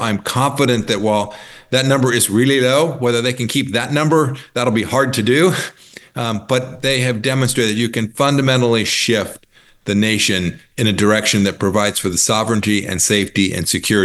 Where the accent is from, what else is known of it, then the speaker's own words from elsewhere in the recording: Kansas, United States; It'll hurt people in my home state of Kansas. It'll hurt people all across the Midwest